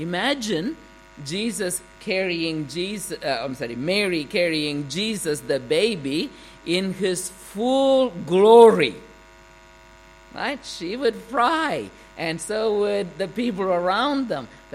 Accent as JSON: {"language": "English", "country": "India", "said": "Now, this is significant, at least in my culture. I'm from India"}